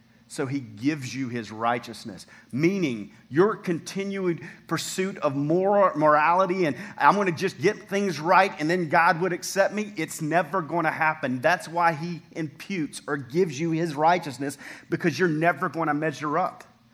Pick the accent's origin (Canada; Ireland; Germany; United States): United States; the South; you can tell I'm from the South.